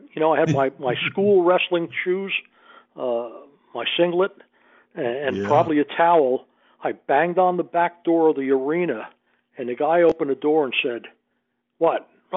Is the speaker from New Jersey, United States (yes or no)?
yes; New Jersey, United States; Because I grew up in New Jersey. We didn't have that.